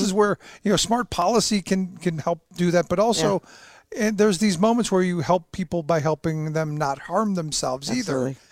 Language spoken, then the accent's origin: English; Cleveland, Ohio, United States; I mean, I grew up in Cleveland, mm-hmm. Home of the Clean Water and Air Act.